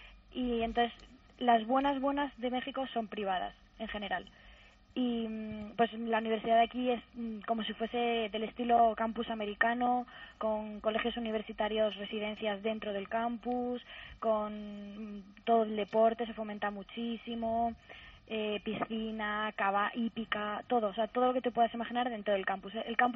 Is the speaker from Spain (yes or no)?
yes; Spain; Siempre cuando digo que soy española